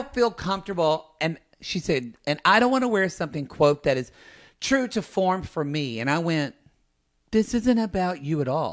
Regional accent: Oklahoma, United States; I'm from Oklahoma.

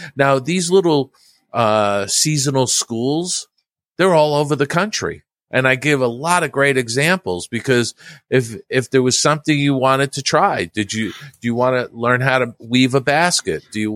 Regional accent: Long Island, New York, United States; I grew up on Long Island in New York.

